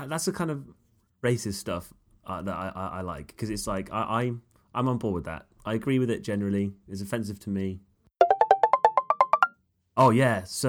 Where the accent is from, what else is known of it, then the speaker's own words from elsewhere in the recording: England, United Kingdom; sorry, I'm English.